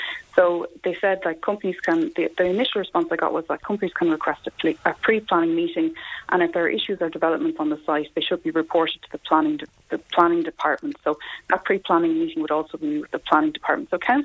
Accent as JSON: {"language": "English", "town": "Celbridge", "region": "Kildare", "country": "Ireland", "tie": "born or raised there", "said": "I used to do lessons in St. Raphael's when I was growing up in Selbridge"}